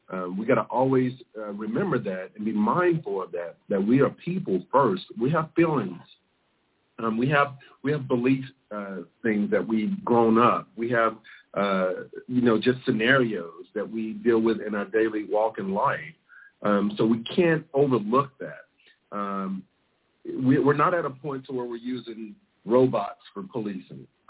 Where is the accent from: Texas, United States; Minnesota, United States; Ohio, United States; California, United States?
Texas, United States; Waco; I grew up in Pecan Gardens, and then we moved over on Preston Street.